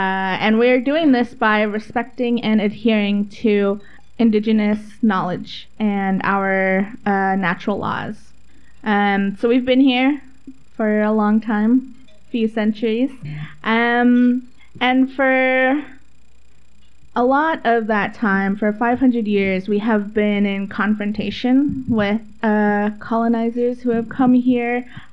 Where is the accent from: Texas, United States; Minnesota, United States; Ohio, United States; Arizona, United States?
Arizona, United States; Flagstaff; also born or lived in Black River Falls, Wisconsin; now in Portland, United States; I'm from, in English you call it Flagstaff in Arizona. I'm also from Black River Falls, Wisconsin. And I am a Ho-Chunk, Diné, or Navajo, and Standing Rock person.